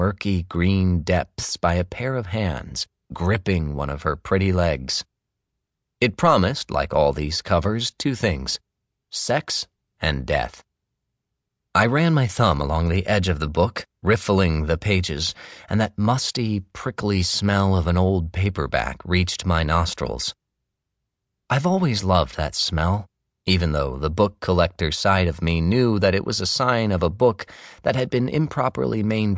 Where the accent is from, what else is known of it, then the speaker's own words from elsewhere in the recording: Massachusetts, United States; I grew up in Middle M, about 45 minutes west of Boston.